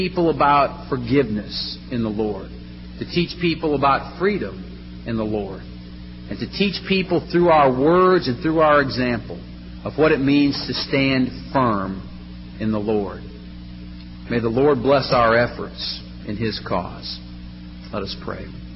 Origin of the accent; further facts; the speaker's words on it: Michigan, United States; I come from Michigan, and in the late 1800s, there were many churches of Christ up there